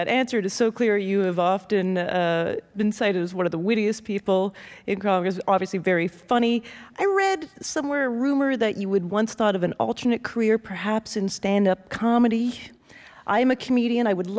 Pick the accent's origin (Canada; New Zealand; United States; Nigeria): Canada; Plus, I'm Canadian, so I know nothing.